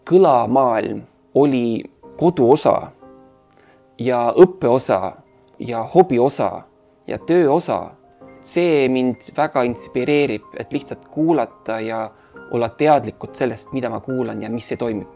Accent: Berlin, Germany; Lapsena kasvasin üles Berliinis ja Berliin oli saar.

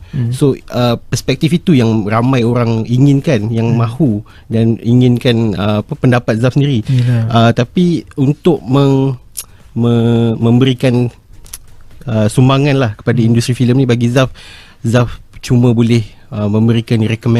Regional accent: Port Dickson, Negeri Sembilan, Malaysia; Saya dari Port Dickson.

